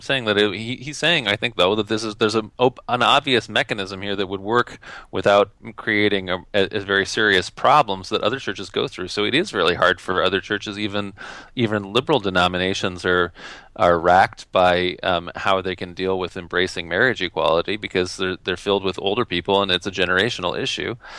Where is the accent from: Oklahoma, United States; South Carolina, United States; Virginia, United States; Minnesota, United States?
Minnesota, United States; and I grew up a Mormon in Minnesota